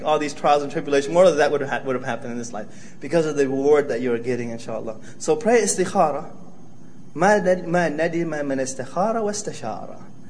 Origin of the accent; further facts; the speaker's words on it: United States; growing up in America, and you're going to go to Cambodia